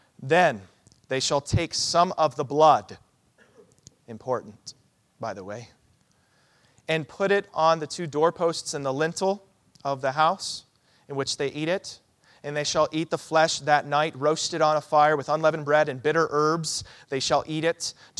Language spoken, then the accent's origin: English; United States; And then we blow stuff up because I'm an American.